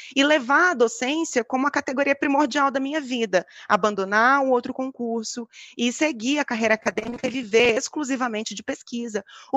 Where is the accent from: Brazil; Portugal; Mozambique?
Brazil; Mato Grosso; eu fui para o Rio Grande do Sul, sou de Mato Grosso, fui para o Rio Grande do Sul, fiquei 1 ano longe do meu marido